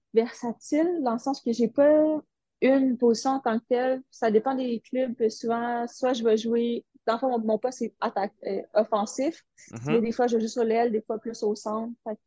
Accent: Quebec City, Quebec, Canada; Puis sinon, là, je viens de Québec.

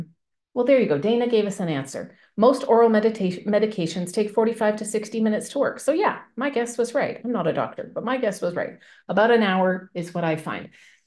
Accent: Canada; I am from Canada and it's kind of my claim to fame that I'm the one and only outside of the states.

